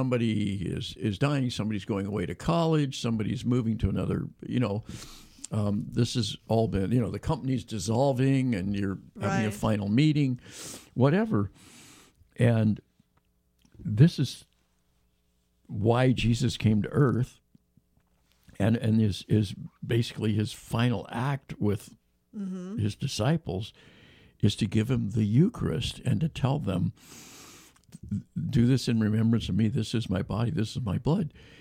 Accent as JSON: {"language": "English", "town": "Davis", "region": "California", "country": "United States", "tie": "born or raised there", "lives_now": "Sacramento, United States", "said": "the little church I grew up in Davis, which is now Newman"}